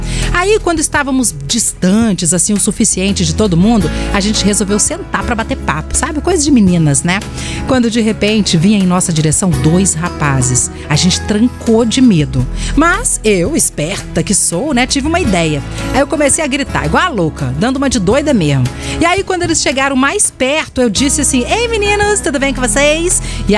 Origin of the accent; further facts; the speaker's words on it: Cariacica, Espírito Santo, Brazil; sou de Cariacica, tenho 23 anos e adoro fazer amizades e desbravar esse nosso Espírito Santo.